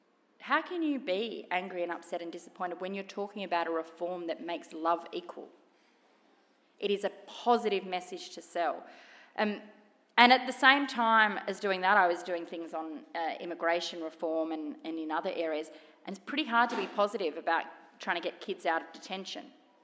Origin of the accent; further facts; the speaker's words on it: Australia; I felt so empowered as a citizen, as an Australian, on that day and on that night.